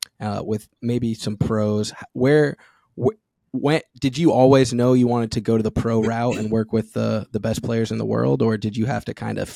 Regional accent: United States; I grew up in America.

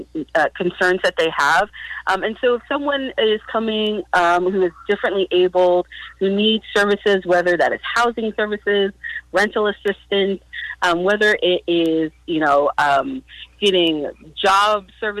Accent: Portland, Oregon, United States; I grew up in Northeast Portland

